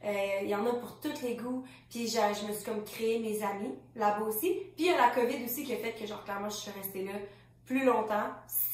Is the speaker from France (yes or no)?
no; Lévis, Quebec, Canada; j'ai grandi à Lévis, fait que c'est comme proche de Québec, mais l'autre bord du pont, puis encore plus petit, puis non seulement à Lévis, mais à Lauzon, fait que dans le trou du cul du monde